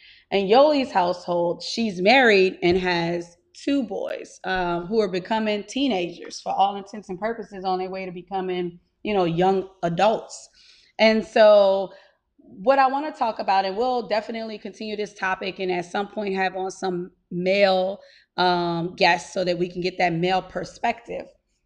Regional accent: New Orleans, Louisiana, United States; now in Houston, United States; You already know I'm from New Orleans, currently living in Houston, raising a 4-year-old prince.

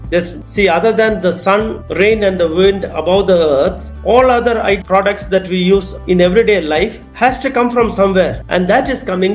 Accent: Kolar Gold Fields, Karnataka, India; I was brought up in Kolar Gold Fields, which is a town 100 kilometers away from Bangalore.

